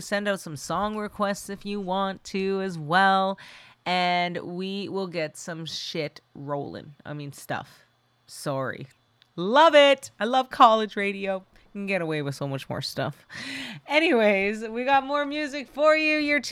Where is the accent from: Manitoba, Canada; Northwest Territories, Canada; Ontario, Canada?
Manitoba, Canada; I'm from the Sturgeon Clan, and I live and reside in my home community of Broken Head Ojibwe Nation.